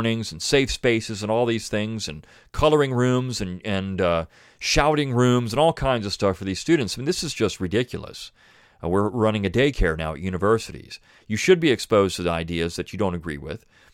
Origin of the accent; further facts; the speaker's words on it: the South, United States; I'm a Southerner.